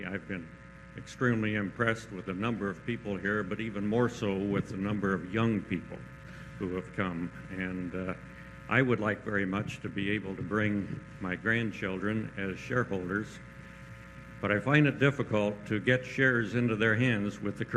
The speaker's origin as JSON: {"language": "English", "town": "Rockford", "region": "Illinois", "country": "United States", "said": "from Rockford, Illinois."}